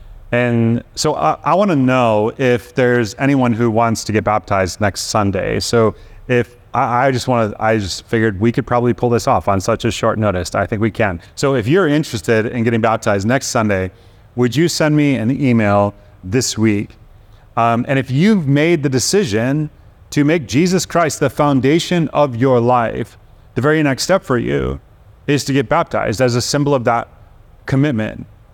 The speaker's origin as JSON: {"language": "English", "town": "Chicago", "region": "Illinois", "country": "United States", "tie": "born or raised there", "said": "I grew up in the Midwest in Chicago, where tornadoes were quite common when I was a little kid, and so I didn't mind them very much. When I moved to California"}